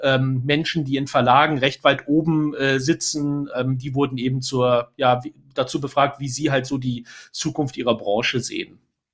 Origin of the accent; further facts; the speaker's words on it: North Rhine-Westphalia, Germany; Ich würde mich eher als Rheinländer bezeichnen